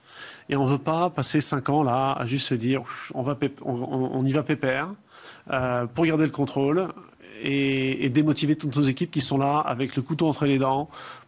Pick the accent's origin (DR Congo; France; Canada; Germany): France; parce qu'on est français